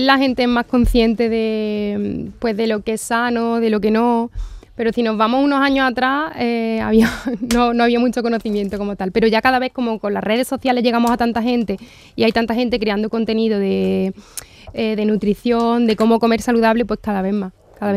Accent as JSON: {"language": "Spanish", "town": "Algodonales", "region": "Andalusia", "country": "Spain", "said": "Vivo allí, soy de Algodonales, de un pueblo de la Sierra de Cádiz."}